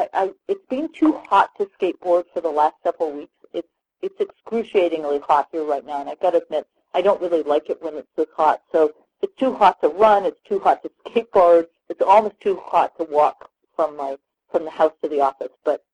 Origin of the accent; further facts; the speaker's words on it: Canada; now in United States; I want to make it clear I'm still a Canadian citizen. I now have dual citizenship